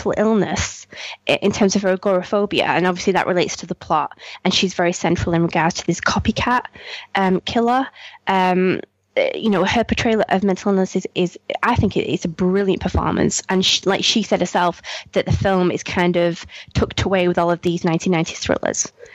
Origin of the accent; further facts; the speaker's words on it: Salford, North West England, United Kingdom; I know about that, considering I'm from Salford.